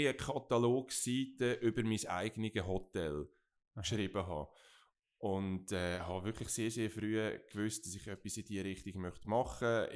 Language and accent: German; Lucerne, Switzerland; Und als Luzerner, ja, ich sage jetzt mal, gibt es nicht viel Schöneres, in diesem Bereich zu arbeiten.